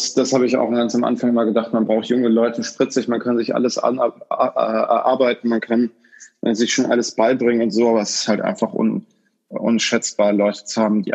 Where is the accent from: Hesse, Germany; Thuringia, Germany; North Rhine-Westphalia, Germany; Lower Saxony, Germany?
North Rhine-Westphalia, Germany; Bonn; now in Dublin, Ireland; ich komme ursprünglich aus Bonn, genau. Ich bin jetzt gerade nach der Insolvenz, bin ich nach Dublin gezogen